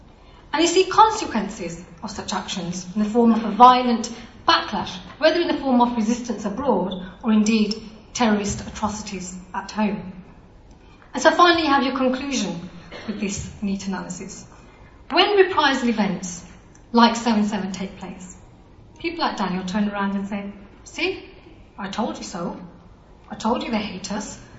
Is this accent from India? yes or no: no; United Kingdom; My interest as a British person, as a woman, as a mom, is to make sure that we all live in a secure and safe world.